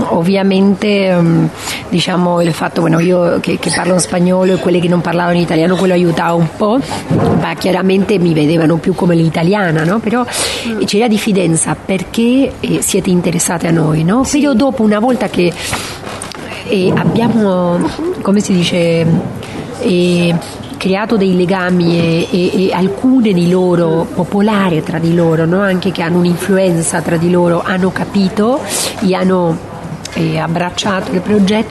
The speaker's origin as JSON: {"language": "Italian", "country": "Argentina", "second_language": "Italian", "said": "Come io sono argentina, avevo un'amica di Ecuador"}